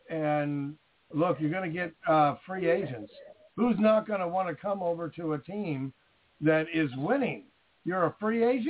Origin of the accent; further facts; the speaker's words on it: Washington, United States; I grew up in Washington before the Seahawks even existed.